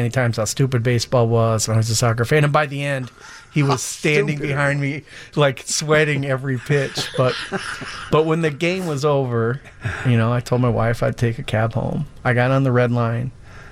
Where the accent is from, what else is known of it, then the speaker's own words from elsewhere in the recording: Fort Wayne, Indiana, United States; now in Chicago, United States; Well, I moved to Chicago. I grew up in Fort Wayne, Indiana, and my dad was a Cardinals fan, which meant I was a Cardinals fan.